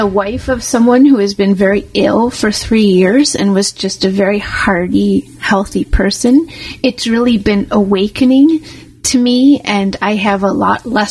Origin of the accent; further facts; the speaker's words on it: United States; now in Canada; I'm American.